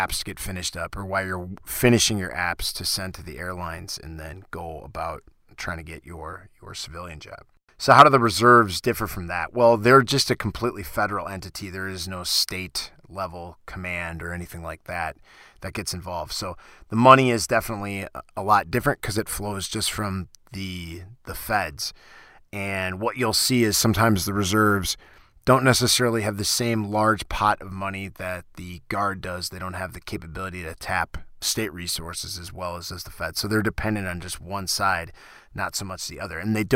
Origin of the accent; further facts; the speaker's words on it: Wisconsin, United States; I can verify this in my home state of Wisconsin, if you like.